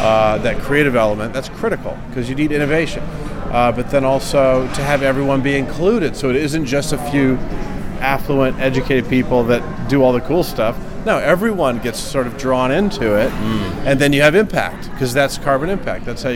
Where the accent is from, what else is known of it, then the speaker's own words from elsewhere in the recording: California, United States; I'm not from New York. I don't want to try to swim with the sharks. I'm from California, so I can play that game there, and I did.